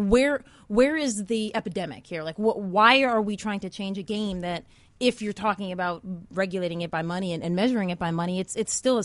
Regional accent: Saratoga Springs, New York, United States; I grew up around Saratoga Racetrack

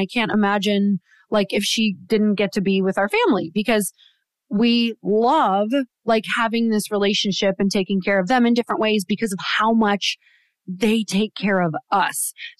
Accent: Midwest, United States; I actually remember, so I was raised in the Midwest, and that certainly is like a badge of honor to clean your own house and like do all the chores and the yard work.

